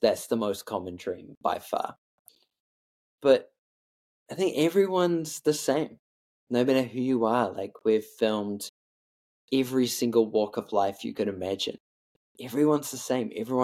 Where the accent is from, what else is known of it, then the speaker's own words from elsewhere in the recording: New Zealand; I think this is where being a Kiwi really helps.